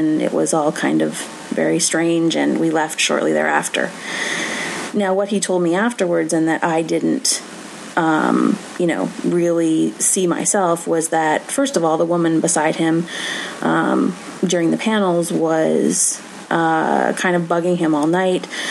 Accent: Canada; I talked about being Canadian and everything.

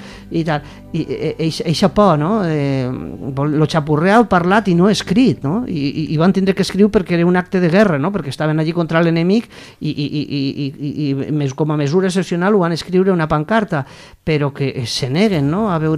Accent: Saidí, Aragon, Spain; Estic en concret l'alcaldessa de Saidí, del meu poble

